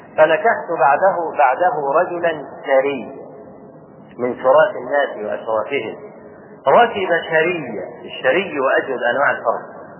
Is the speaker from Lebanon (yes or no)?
no; Egypt; فشوف عندنا في مصر